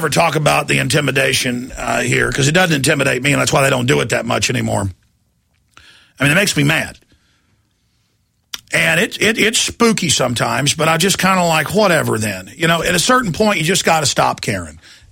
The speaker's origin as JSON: {"language": "English", "country": "United States", "said": "I mean, our economy is falling apart. I'm an American. I'm a patriot. So are you."}